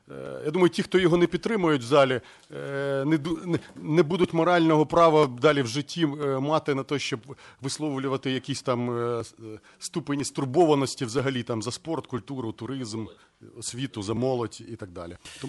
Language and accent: Ukrainian; Cherkasy, Cherkasy Oblast, Ukraine; в моїх рідних Черкасах